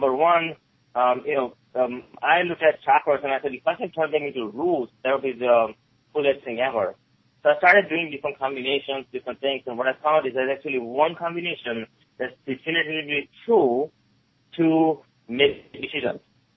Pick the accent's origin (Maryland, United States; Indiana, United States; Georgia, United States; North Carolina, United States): Maryland, United States; Gettysburg; moved away; also born or lived in India; I came here originally from India in 1989, with $20 and not a word of English. I grew up here in Gettysburg, Maryland area